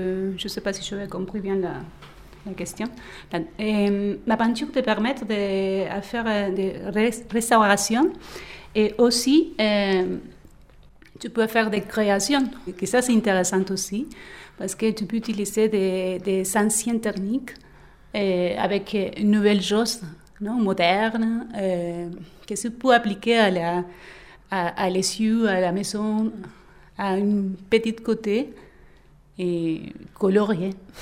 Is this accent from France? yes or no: no; Argentina; French is a second language; comme tout le monde connaît, je viens de l'Argentine.